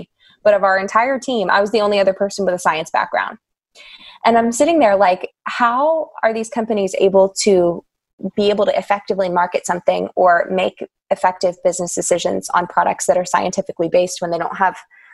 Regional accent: Pennsylvania, United States; And I grew up in Pennsylvania, but I represented Virginia because that's where I went to undergrad and grad school.

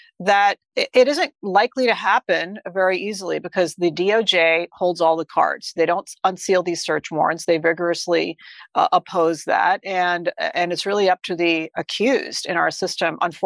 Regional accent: United States; as an American, I wouldn't have wanted to see this happen by a Republican president.

